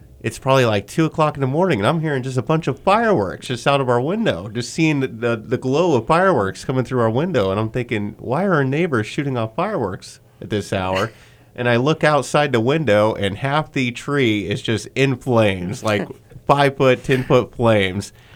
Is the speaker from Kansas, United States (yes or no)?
yes; Winfield, Kansas, United States; I know growing up in Winfield, Kansas, where I'm from, they would never allow fireworks in the city